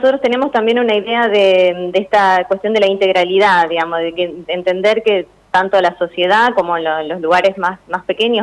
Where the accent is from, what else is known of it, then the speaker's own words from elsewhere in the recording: Campo Andino, Santa Fe, Argentina; moved away; yo soy de un pueblo, soy de Campo Andino, me vine a vivir acá cuando empecé a estudiar.